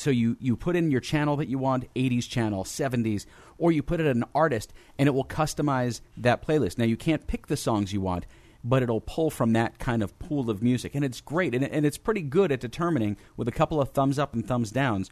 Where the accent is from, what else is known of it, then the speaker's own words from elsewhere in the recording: New York, United States; But it doesn't like the fact that I'm from New York, New York.